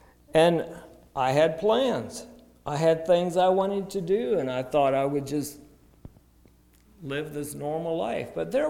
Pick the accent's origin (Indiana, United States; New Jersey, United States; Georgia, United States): Georgia, United States; Montezuma; So I grew up in Montezuma, Georgia, spent most of my life there, and I had a really good, came from a really good family